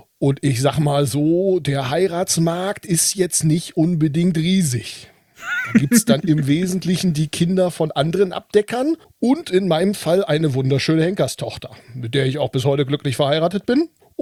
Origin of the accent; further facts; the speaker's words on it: Fellerfurt, Germany; ich komme hier aus einem kleinen Kaff in der Nähe von Dornheim. Fellerfurt heißt das, kennt wahrscheinlich keiner, das macht ja nichts. Ja, und ich bin da als Sohn eines Abdeckers geboren.